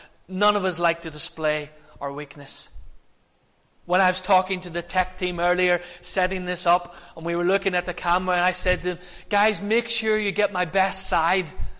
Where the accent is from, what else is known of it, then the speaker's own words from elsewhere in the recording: Ireland; I'm Irish, so I like to keep it very simple.